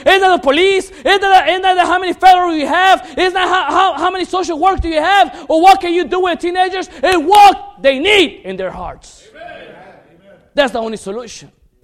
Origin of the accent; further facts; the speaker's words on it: Chicago, Illinois, United States; I'm from Chicago. In our city of Chicago, and sadly, this past year, we got a bad murder rate.